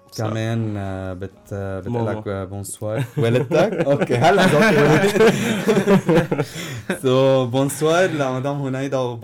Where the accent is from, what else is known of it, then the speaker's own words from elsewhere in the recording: Baalbek, Baalbek-Hermel, Lebanon; born there; لا يعني بعلبك هي مسقط رأسي مثل ما بيقولوا، ولكن الجنوب هو هيدا